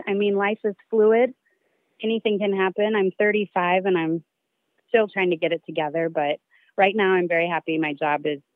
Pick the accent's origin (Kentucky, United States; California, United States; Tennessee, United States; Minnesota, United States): Kentucky, United States; So I am born and raised in Kentucky, and I was raised by two hippie parents, and I was a classic case overachiever and overperformer.